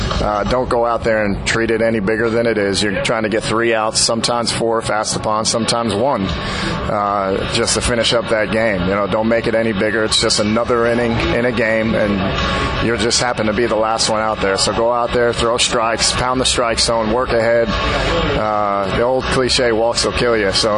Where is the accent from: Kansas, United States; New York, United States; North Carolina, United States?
New York, United States; also born or lived in Texas; now in Tennessee, United States; Well, I grew up, born in Texas, grew up in New York. I reside in Tennessee now. But growing up in New York, yeah, I played a lot of sports.